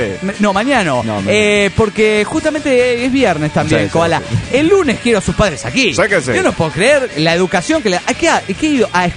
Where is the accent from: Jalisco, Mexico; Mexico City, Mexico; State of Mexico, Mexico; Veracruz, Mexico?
State of Mexico, Mexico; Toluca; de Toluca, México.